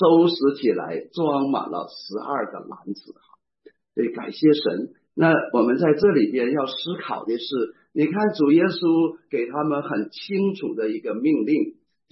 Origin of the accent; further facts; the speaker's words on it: Northeast China, China; 你知道我们东北人呢，请客的时候最不喜欢看见那客人把盘子底儿都舔了